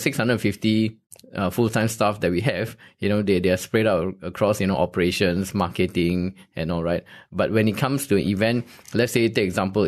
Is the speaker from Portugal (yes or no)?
no; Malaysia; As a Malaysian